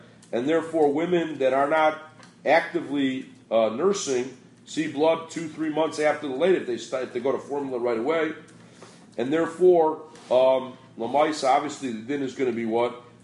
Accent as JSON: {"language": "English", "region": "Midwest", "country": "United States", "said": "So, I'm from the Midwest."}